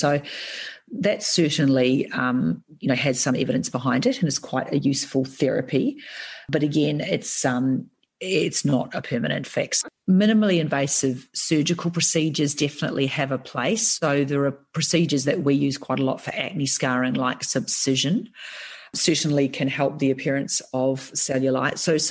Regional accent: New Zealand; being a Kiwi, I'm biased, I think, www.dermnetnz.org actually had a really nice summary

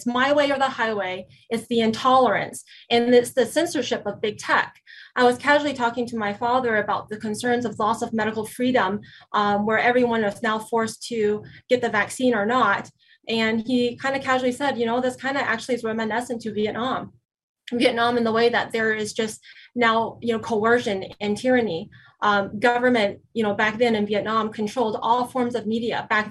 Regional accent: Arkansas, United States; when I was a little girl growing up in Arkansas, actually, I'm a proud American-born citizen here.

